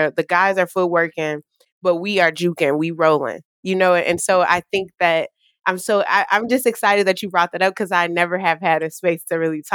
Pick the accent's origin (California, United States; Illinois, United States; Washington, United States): Illinois, United States; like I grew up on the South Side.